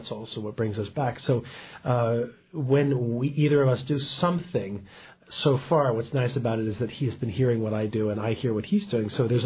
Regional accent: Washington, District of Columbia, United States; I grew up in the Washington, D.C. area.

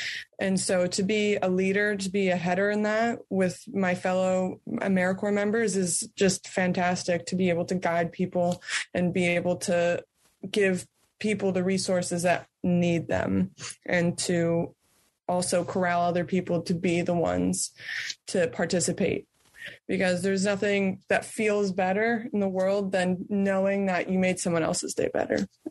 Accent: Connecticut, United States; now in Alaska, United States; So I'm from Connecticut.

